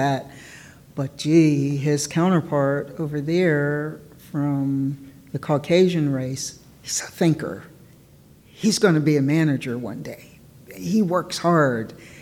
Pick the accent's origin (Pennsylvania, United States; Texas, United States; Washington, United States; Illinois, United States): Pennsylvania, United States; Philadelphia; accent: Philadelphian; I'm sorry, I'm being very Philadelphian and swallowing my T's.